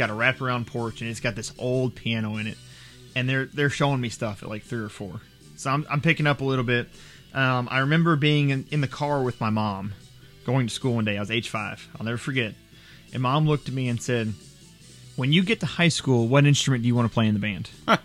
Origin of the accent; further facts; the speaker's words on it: Bowling Green, United States; also born or lived in Hawaii; I like to tell people that I'm from Bowling Green. I went to, elementary school, preschool, in Bowling Green.